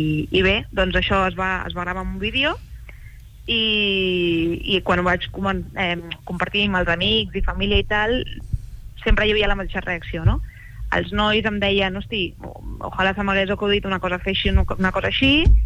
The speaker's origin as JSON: {"language": "Catalan", "town": "Barcelona", "region": "Catalonia", "country": "Spain", "said": "la meva parella, que encara vivia a Barcelona, nosaltres som de Barcelona"}